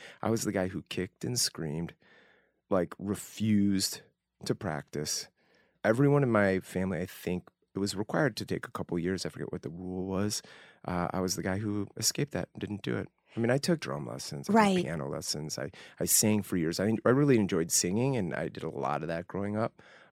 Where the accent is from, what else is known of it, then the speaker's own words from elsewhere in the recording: Northbrook, Illinois, United States; A little town called Northbrook, suburban Chicago. Northern suburbs of Chicago. Beautiful place. I was born in Evanston Hospital. The first 18 years of my life in Northbrook, Illinois.